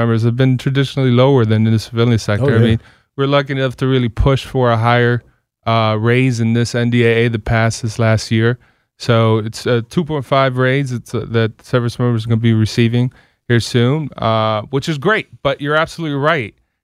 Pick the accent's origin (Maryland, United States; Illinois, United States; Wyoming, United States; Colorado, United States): Maryland, United States; Silver Spring; I'm one of those rare locals, so I grew up here in Silver Spring, Maryland.